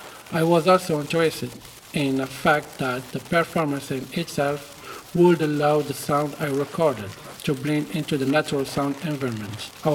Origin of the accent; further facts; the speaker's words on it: Tangier, Tanger-Tetouan-Al Hoceima, Morocco; I'm from Tangier, Morocco. I studied philosophy, economy, and signal processing in Morocco, and later trained in filmmaking at La Fémis, Paris.